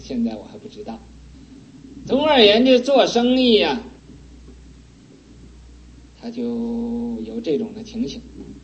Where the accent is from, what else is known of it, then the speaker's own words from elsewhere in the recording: China; 我是中国人呢，我为什么不敢做坏事啊？